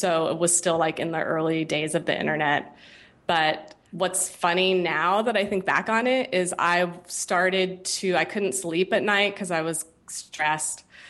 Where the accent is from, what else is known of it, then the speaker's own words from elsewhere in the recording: Santa Clara, California, United States; also born or lived in Cupertino; I grew up in Santa Clara, Cupertino.